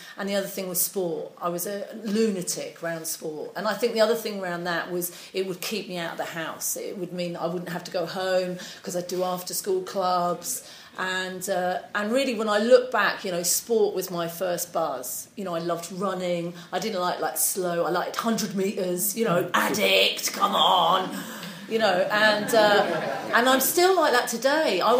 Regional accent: South Coast, United Kingdom; I wasn't brought up in London. I was brought up on the South Coast.

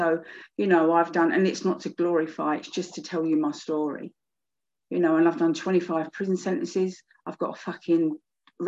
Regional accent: London, United Kingdom; I'm from South East London and from Lewisham, South East London. I was born in Camberwell Green. I was adopted when I was 2 and a half.

